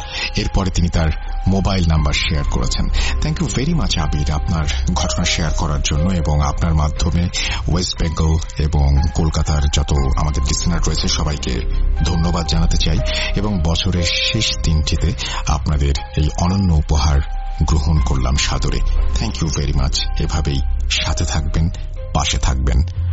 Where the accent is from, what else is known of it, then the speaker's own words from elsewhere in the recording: Shailkupa, Khulna Division, Bangladesh; also born or lived in Dhaka; আমাদের গ্রামের বাসা ঝিনাইদহ জেলার শৈলকুপা পৌরসভার কাজীপাড়া গ্রামে। সময়টা 2006-07 সালের দিকে, তখন আমরা পরিবার সহ ঢাকাতে থাকতাম।